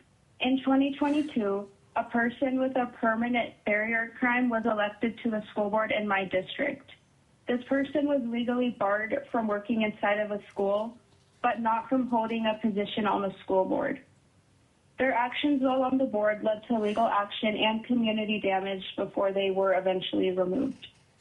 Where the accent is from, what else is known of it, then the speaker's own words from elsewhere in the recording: Tok, Alaska, United States; I am from Tok, Alaska, and I am representing myself as a student and a concerned lifelong Alaska resident.